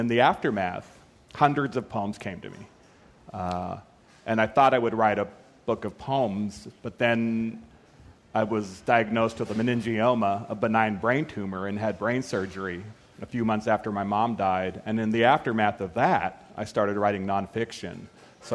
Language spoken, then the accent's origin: English; United States; Well, I grew up poor in the United States, and my variety was Native American, but I share this story with millions of other Americans from poor places in the United States.